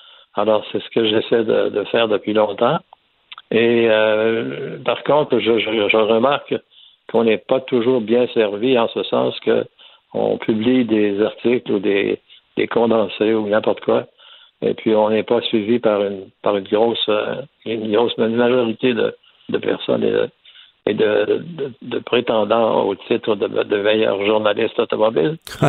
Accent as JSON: {"language": "French", "town": "Lévis", "region": "Quebec", "country": "Canada", "tie": "born or raised there", "said": "alors que j'avais à peu près 15-16 ans et je travaillais à la maison chez nous à Lévis."}